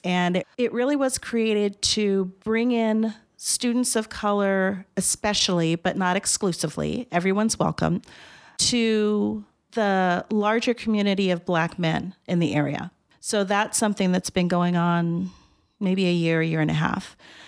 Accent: Los Angeles, California, United States; also born or lived in Bay Area / Reno; now in Humboldt County, United States; I grew up in Los Angeles and then in the Bay Area, and then we lived in Reno for about 20 years.

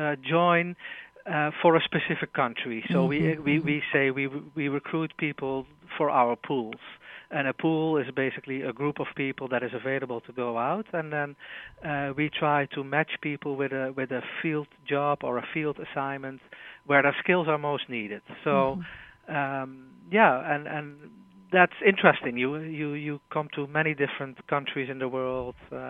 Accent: Netherlands; Yeah, so I'm originally from Holland

